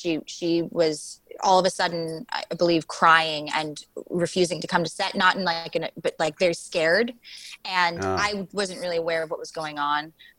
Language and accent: English; New York, United States; I'm from New York.